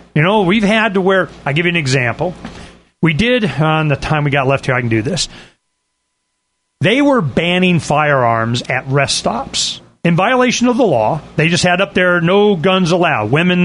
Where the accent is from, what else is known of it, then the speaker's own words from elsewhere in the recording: Tucson, Arizona, United States; I'm from Tucson.